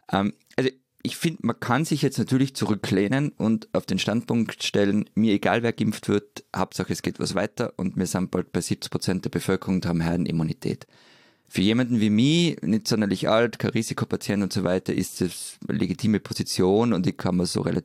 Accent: Vienna, Austria

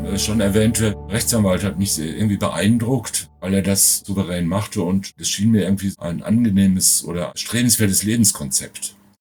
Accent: North Rhine-Westphalia, Germany; born there; Ich bin im Sauerland geboren, 1953. Mein Vater war Sudetendeutscher, also tschechischer Staatsbürger, der dann nach 1945 vertrieben wurde und als sogenannter Vertriebener dann da ins Sauerland gewiesen wurde.

